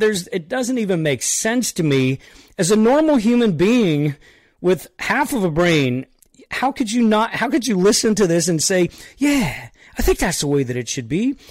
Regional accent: Florida, United States; I'm originally from West Central Florida, and I'm very familiar with the Clearwater area.

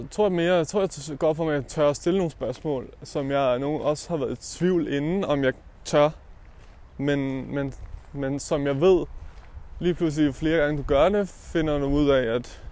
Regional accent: Hvidovre, Capital Region of Denmark, Denmark; Jeg var fra Hvidovre. Jeg var taget til Aarhus. Jeg kendte 0 mennesker i byen.

